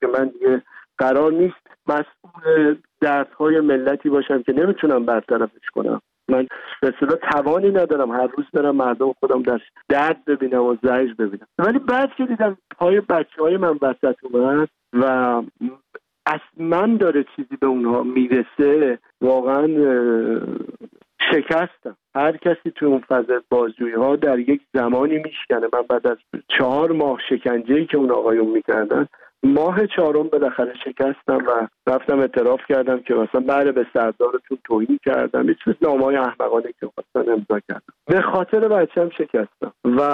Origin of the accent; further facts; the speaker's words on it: Iran; moved away; خودم یه فرزند دردمند رها شده از ایرانم در یه سرزمینی